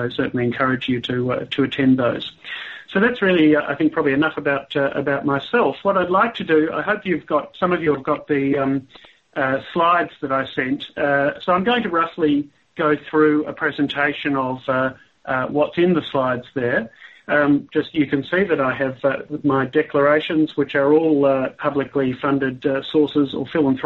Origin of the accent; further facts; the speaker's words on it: Melbourne, Victoria, Australia; I'm from Melbourne, obviously. I'm from the University of Melbourne, and also from a clinical program that I run. We have a publicly funded mental health service here.